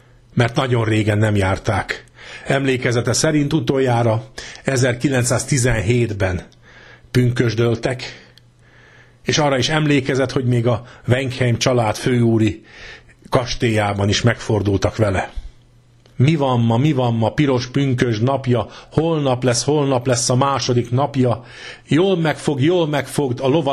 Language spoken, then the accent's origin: Hungarian; Újkígyós, Békés, Hungary; born there; Szülőfalum Újkígyós, szögedi kirajzás, a szögedi nemzet része, talán legészakibb szigete.